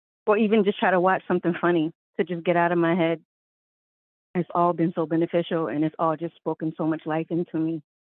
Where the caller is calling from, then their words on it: New England, United States; I'm in New England, and I'm just really grateful.